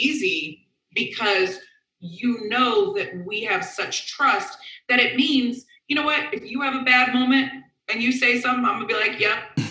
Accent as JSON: {"language": "English", "town": "Vero Beach", "region": "Florida", "country": "United States", "tie": "born or raised there", "said": "So I grew up in Vero Beach, Florida. So football is like a way of life down there."}